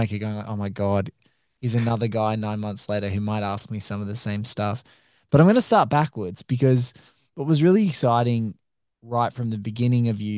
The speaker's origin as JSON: {"language": "English", "country": "Australia", "said": "I'm reticent always as an Aussie to be like, listen, genre is not a dirty word, guys."}